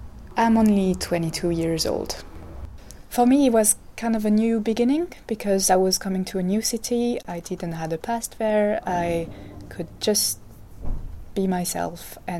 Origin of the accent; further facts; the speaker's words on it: France; now in Bristol, United Kingdom; so I'm half Croatian, half French, but I grew up in France, and I decided to come to Bristol a year and a half ago now.